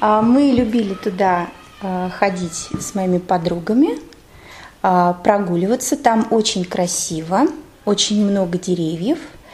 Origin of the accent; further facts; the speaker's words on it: Tambov, Tambov Oblast, Russia; Да, я родилась в Тамбове. Я там выросла. Я ходила там в школу, потом в университет. Наш университет носит имя Державина.